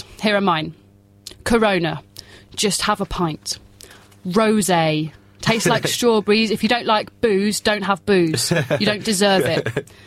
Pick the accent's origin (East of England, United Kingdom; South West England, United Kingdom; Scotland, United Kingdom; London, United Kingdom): South West England, United Kingdom; accent: Cornish; I'm from Cornwall. I know cider. There's some lovely cider out there. Do you know, I went a bit Cornish there.